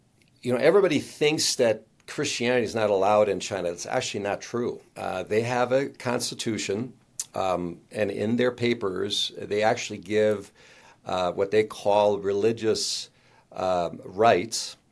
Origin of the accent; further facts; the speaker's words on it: Germany; In fact, I grew up in Germany during those years.